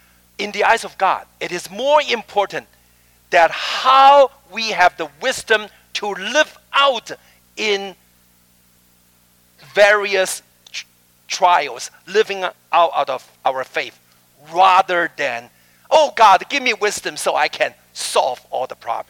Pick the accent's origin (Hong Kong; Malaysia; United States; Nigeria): Hong Kong; I came from Hong Kong, a city boy.